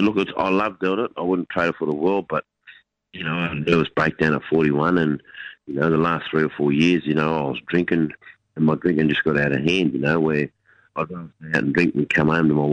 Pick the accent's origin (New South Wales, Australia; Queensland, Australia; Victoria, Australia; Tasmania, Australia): New South Wales, Australia; Tinga; So I'm from Tinga, New South Wales, 25K out of... So my mob's the Kamilaroi tribe and I'm from the Nakorma clan.